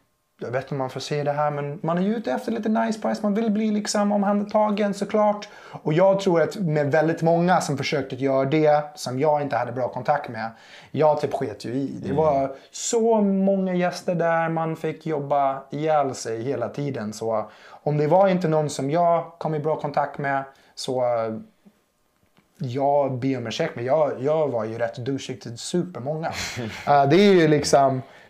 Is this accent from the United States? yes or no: yes; San Diego, California, United States; Swedish is a second language; now in Sweden; 28 år gammal. Jag är född och uppväxt i USA, i Kalifornien, San Diego. Flyttade hit till Sverige i 2014.